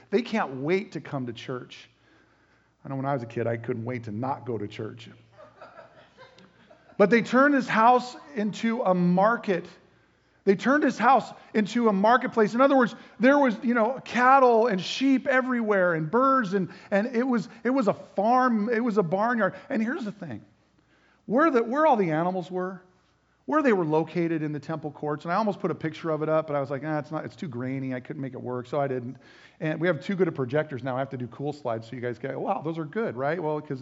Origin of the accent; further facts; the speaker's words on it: Washington, United States; Okay, I grew up in Washington State.